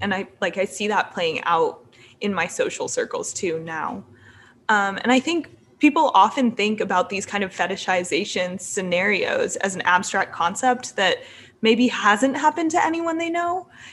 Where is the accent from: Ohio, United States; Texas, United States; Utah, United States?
Utah, United States; in high school, I'm from Utah, so not as bad as Alabama, but I was also the only brown girl in my grade at the time